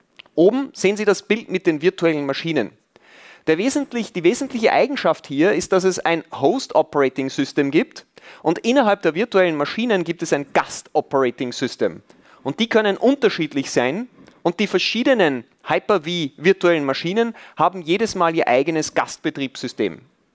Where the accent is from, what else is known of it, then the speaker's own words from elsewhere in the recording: Austria; Ich komme aus Österreich.